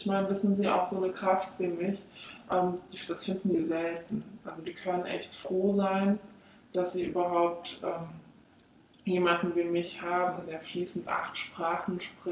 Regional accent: Stuttgart, Baden-Württemberg, Germany; Ich komme aus Stuttgart-Bad Cannstatt.

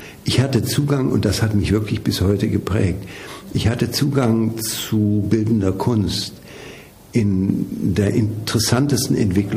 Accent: Essen, North Rhine-Westphalia, Germany; Ich bin in Essen groß geworden. Also in einer Stadt mitten im Ruhrgebiet

